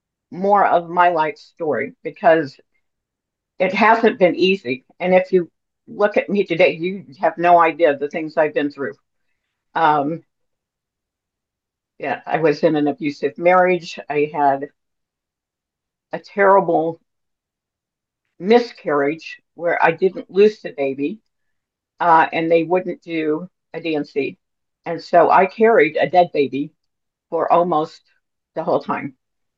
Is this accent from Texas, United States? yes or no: no; Terre Haute, Indiana, United States; I grew up in Terre Haute, Indiana. You know, then my parents moved to Indianapolis.